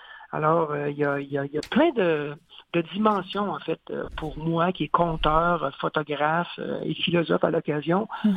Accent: Quebec, Canada; quand j'étais jeune en Abitibi, moi, je viens de Sainte-Terre en Abitibi

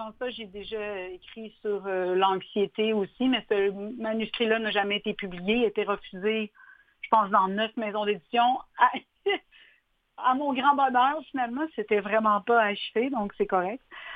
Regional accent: Quebec, Canada; also born or lived in Gaspésie; now in Montreal, Canada; mon arrivée sur la Côte-Nord, parce que j'ai grandi sur la Côte-Nord.

